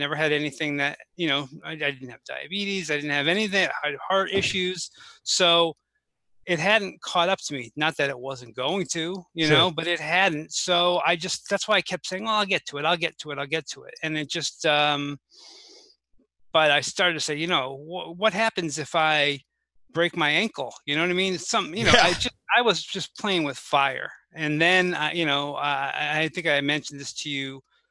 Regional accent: Connecticut, United States; No, I grew up in Connecticut.

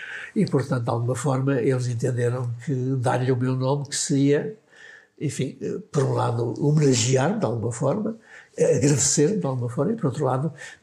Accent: Macedo de Cavaleiros, Bragança, Portugal; Era a minha terra, por assim dizer, Chassim é Maçã de Cavaleiros.

